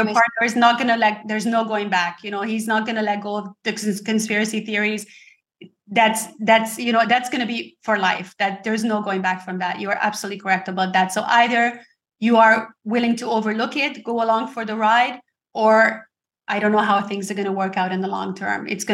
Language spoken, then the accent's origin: English; Canada; I'm also from Canada, like Lucille is.